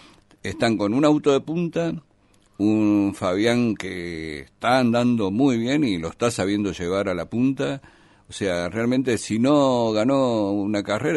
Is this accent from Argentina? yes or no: yes; Argentina; Somos los argentinos, sabemos de todo, somos economistas.